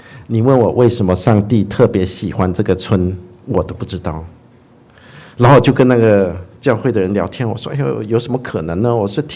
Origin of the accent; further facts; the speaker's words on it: Brunei; 我是在文莱出生的，然后我们住的那个小城市呢是个非常小的镇啊，然后呢我们住的那个在城那个小城市里面呢，我们住的住我们家呢当时是住在一个小村